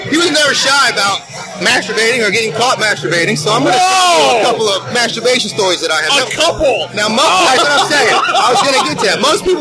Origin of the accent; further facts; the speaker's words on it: Florida, United States; I'm from Florida.